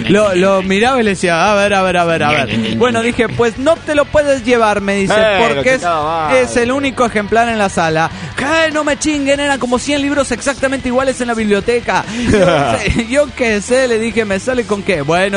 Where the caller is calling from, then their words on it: Montreal, Quebec, Canada; de Montreal, Canadá.